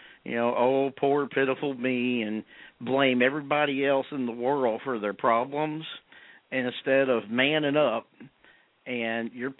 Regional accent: Cypress, Texas, United States; Well, I'm originally from Cypress, Texas, and both sides of my family, my mom's side of the family and my dad's side of the family, were all farmers and ranchers and a lot of folks involved in rodeo.

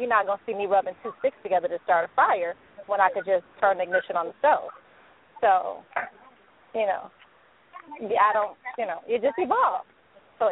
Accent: Detroit, Michigan, United States; I'm a G from Detroit who conducts surgery with gloves on.

